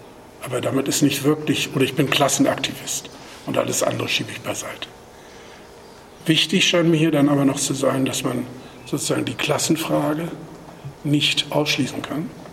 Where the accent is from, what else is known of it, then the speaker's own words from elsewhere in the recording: Kiel, Schleswig-Holstein, Germany; Also natürlich bin ich Schleswig-Holsteiner. Natürlich bin ich Kieler. Natürlich bin ich auch, was ich dann erst so richtig gelernt habe, als ich im Ausland war, Deutscher.